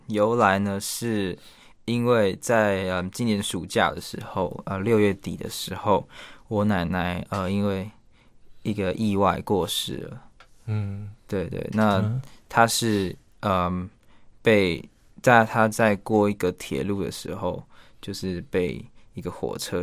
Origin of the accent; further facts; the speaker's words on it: Taiwan; 然后我觉得我是台湾来的，然后台湾的特色之一就是讲台语